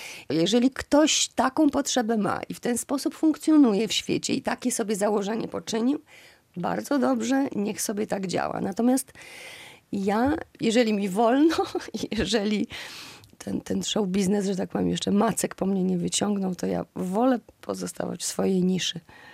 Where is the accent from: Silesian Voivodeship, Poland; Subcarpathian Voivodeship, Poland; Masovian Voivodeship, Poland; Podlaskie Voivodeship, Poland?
Podlaskie Voivodeship, Poland; Białystok; Ja cały czas jestem stąd. Już mieszka tu tylko mama, natomiast ja tu przyjeżdżam często.